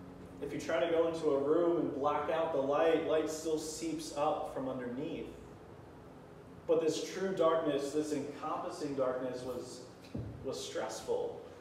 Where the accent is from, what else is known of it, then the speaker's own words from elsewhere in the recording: New Jersey, United States; Now, I'm from South Jersey. We don't have hills down there.